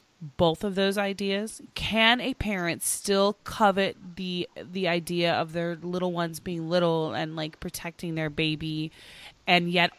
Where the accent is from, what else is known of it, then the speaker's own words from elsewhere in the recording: Oklahoma, United States; I grew up in Oklahoma to a single mom. My mom worked very hard. She raised me along with my grandma.